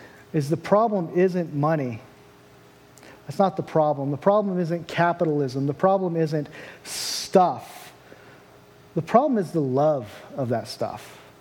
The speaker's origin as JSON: {"language": "English", "town": "Portland", "country": "United States", "said": "I was from Portland, and in Portland, at least once a year, we get like 2 feet of snow"}